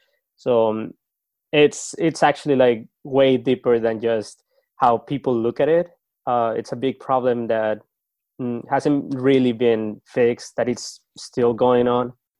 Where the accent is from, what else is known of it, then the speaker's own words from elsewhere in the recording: Chihuahua, Mexico; a small town near my hometown. So it's called Samalayuca. It's a couple of kilometers from Ciudad Juarez.